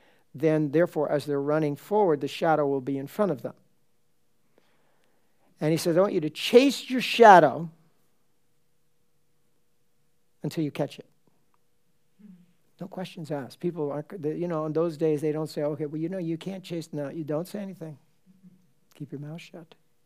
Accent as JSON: {"language": "English", "region": "New York", "country": "United States", "said": "You know, I'm hail from New York. Everybody knows what happened in New York, right?"}